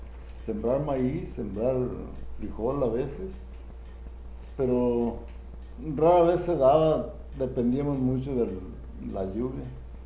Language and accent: Spanish; Durango, Mexico; born there; Yo nací en Durango. Todo Durango.